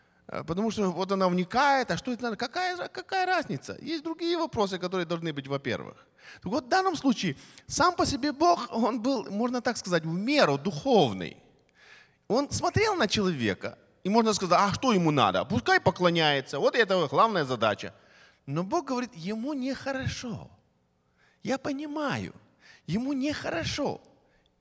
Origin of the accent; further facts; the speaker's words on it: Ukraine; moved away as an adult; Мы, приехавшие из Советского Союза, Украины, в России, для нас, вы просто другого не видели. А для нас, которые оттуда приехали